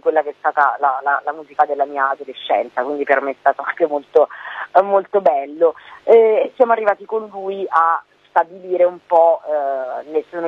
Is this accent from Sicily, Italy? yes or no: yes; Palermo, Sicily, Italy; una comune produttiva a Palermo, cioè nella mia città natale